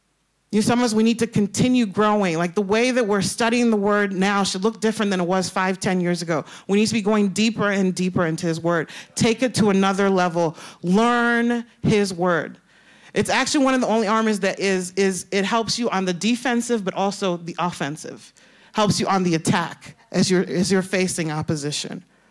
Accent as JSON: {"language": "English", "region": "New York", "country": "United States", "tie": "born there", "said": "And I'm Nigerian. I was born in New York, but I'm 100% Nigerian."}